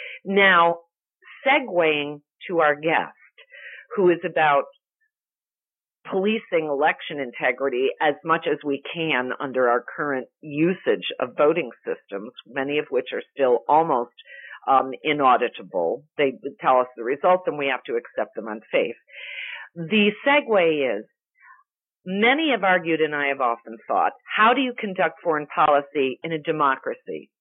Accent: California, United States; You can tell I'm from Southern California with my oh my God.

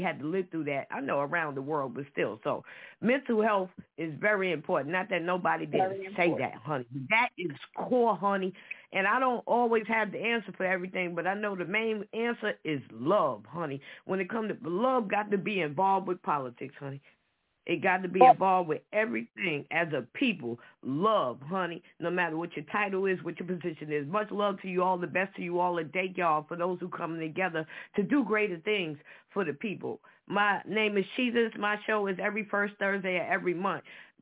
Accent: New York, United States; now in Philadelphia, United States; No, I'm not from Philly. I'm from New York, but Philly is still my home because it's the land, right?

